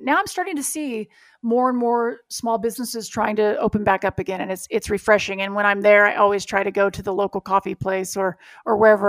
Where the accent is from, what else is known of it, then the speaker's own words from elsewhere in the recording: Tell City, Indiana, United States; So that's about as close as most people have gotten to Tell City, Indiana.